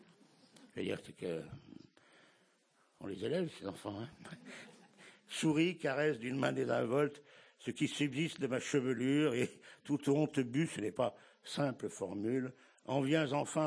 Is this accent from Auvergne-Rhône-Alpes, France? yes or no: yes; Saint-Chamond, Auvergne-Rhône-Alpes, France; born there; je suis né à Saint-Chamond, je ne sais pas si vous voyez à peu près où ça se situe, c'est pas très loin de Saint-Étienne